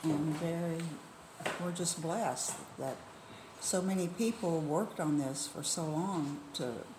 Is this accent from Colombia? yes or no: no; United States; Makes me feel glad that I'm American. Makes me feel glad I'm American